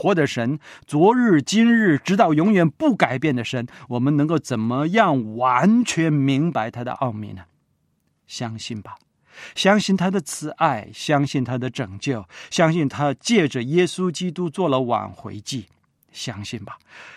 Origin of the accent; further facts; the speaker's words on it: China; 包括日本人、美国人、墨西哥人，还有我们中国人，对不对？